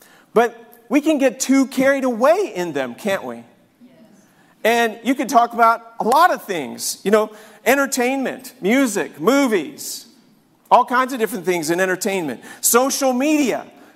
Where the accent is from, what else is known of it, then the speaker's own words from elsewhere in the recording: New York, United States; I grew up in New York. I know. I grew up in New York. I was a big Giants football fan.